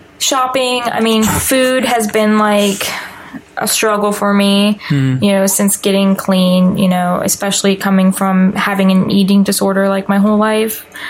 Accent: California, United States; I mean, I grew up in California. That's where the majority of, like, my life was spent

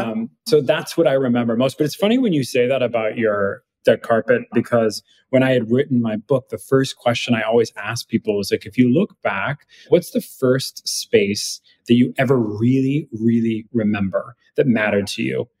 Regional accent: California, United States; I'm from California, a small town known for like meth and murder.

